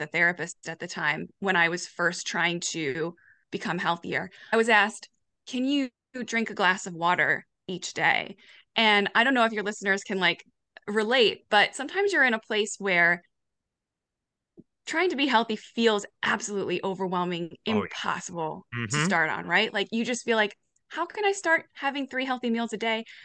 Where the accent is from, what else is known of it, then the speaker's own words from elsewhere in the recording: New York, United States; I'm from New York.